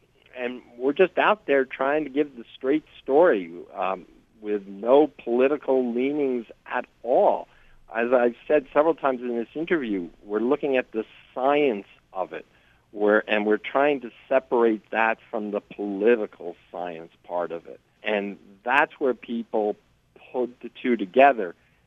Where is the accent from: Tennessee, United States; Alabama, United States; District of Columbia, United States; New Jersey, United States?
New Jersey, United States; Well, I grew up in Bergen County, so I'm a Jersey resident from day one. So I was born and raised on the hurricanes and snowstorms and heat waves and floods of the state.